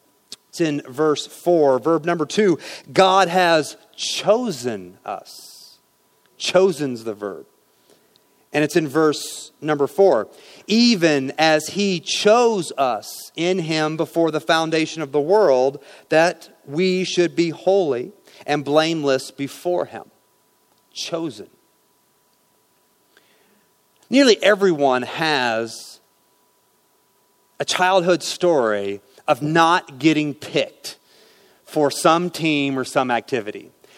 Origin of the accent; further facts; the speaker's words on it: St. Joseph, Missouri, United States; that's right, you may not have known that, I grew up in St. Joe.